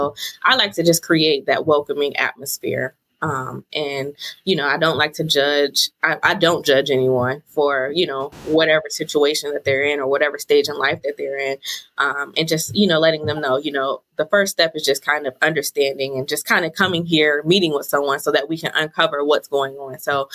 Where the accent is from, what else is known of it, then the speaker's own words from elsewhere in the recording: Youngstown, Ohio, United States; now in Columbus, United States; I'm from Youngstown, Ohio. So I started that career in Youngstown, and my husband ended up getting a job in Columbus. And so we moved to Columbus about nine years ago.